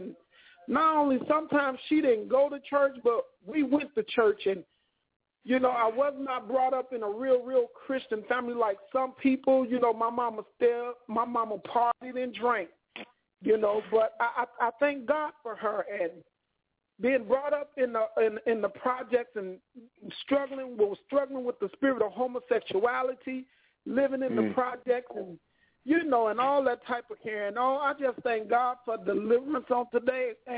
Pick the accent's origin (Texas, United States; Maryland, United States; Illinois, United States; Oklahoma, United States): Illinois, United States; Chicago; I was born in Cabrini. I was brought up in Cabrini Green. I was born, I think it was Illinois Masonic Hospital.